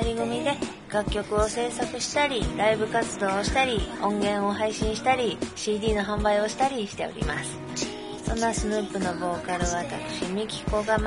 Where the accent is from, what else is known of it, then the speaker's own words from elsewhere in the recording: Kobe, Hyogo, Japan; accent: Kobe dialect; 私は神戸出身で